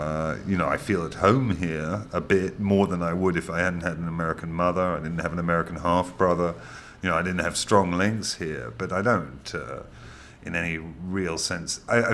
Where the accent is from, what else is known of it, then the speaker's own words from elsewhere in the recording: London, United Kingdom; I'm a Londoner, fundamentally.